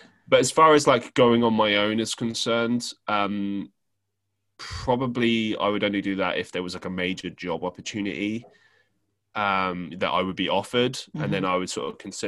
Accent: London, United Kingdom; ever since I grew up in London, I've seen the prices of everything increase.

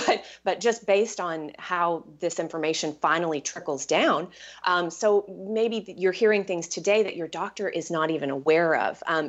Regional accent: Texas, United States; most of my listeners know I was raised in Texas

